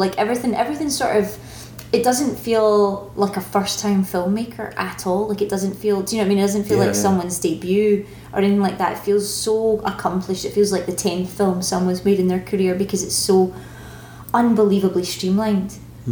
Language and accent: English; Glasgow, Scotland, United Kingdom; I'm not from Edinburgh, I'm from Glasgow